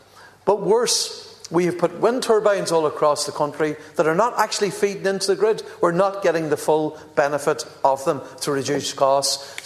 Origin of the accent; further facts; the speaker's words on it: Buncrana, Ulster, Ireland; a major wind farm just above my hometown in Buncrana